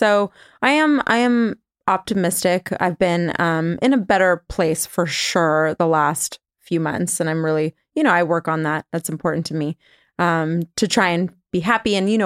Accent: California, United States; I'm a Californian and there's places that I'd never been to here, like Joshua Tree

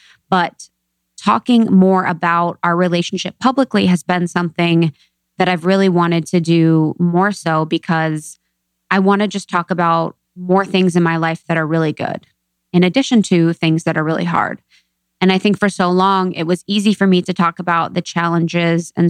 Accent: Ohio, United States; I went to college at Miami of Ohio, in Ohio. I'm from Ohio, small town gal.

